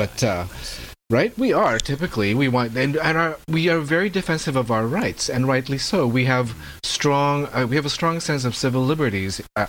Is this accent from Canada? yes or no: yes; Canada; You just read it, and as a Canadian, you go, do they believe in what they're writing?